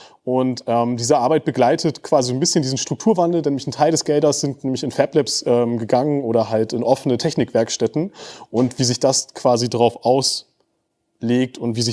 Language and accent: German; Flensburg, Schleswig-Holstein, Germany; Ich komme aus Flensburg